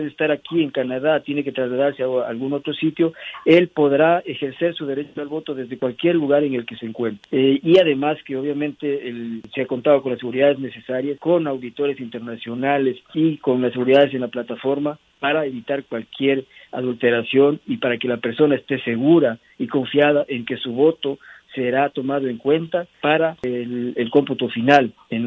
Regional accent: Ecuador; moved away; La voto del ecuatoriano en el exterior fortalece la democracia en mi país y este voto es necesario para que se lo tome en cuenta y pueda decidir también en los temas importantes en el Ecuador.

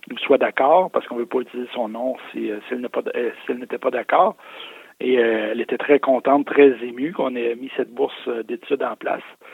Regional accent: Quebec, Canada; moved away as an adult; Quand moi, je suis arrivé du Québec à ma première année d'enseignement à l'école Beauséjour en 2001

